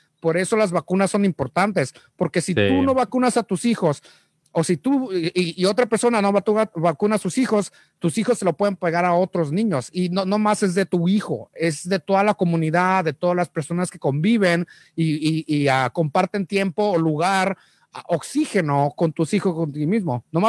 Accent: Mexico; Aparte de eso, soy mexicano y tomé agua de Tijuana.

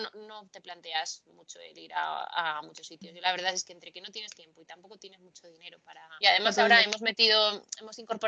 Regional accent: Zaragoza, Aragon, Spain; Bueno, pues yo es que soy de Zaragoza y allí es muy común las borrajas, ¿vale?

